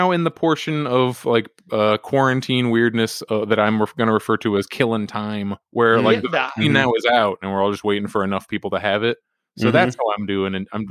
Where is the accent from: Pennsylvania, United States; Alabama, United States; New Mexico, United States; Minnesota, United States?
Pennsylvania, United States; Oh, I'm originally from Pennsylvania. I was born in Erie, PA, I think. And then from age 2 to 20, whatever, like after I graduated college and such, I was in Crawford County, Pennsylvania, where no one lives.